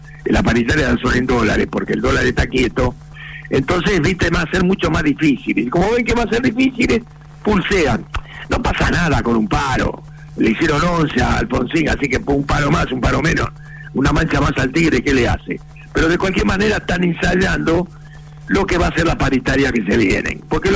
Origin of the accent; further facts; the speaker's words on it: Argentina; Y porque somos argentinas, están llegando en cuentagotas